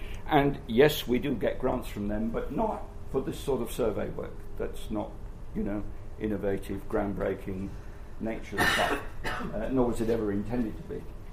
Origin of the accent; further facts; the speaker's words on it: Yorkshire and the Humber, United Kingdom; now in Australia; which as a Yorkshireman I objected to, but there you go, I'm a Queenslander now.